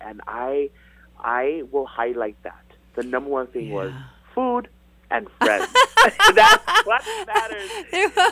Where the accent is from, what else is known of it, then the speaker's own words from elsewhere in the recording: Hawaii, United States; I know that being born and raised in the Pu'uvai, the heart and pico of the world in the Pacific Ocean, has given us to be thoughtful, diverse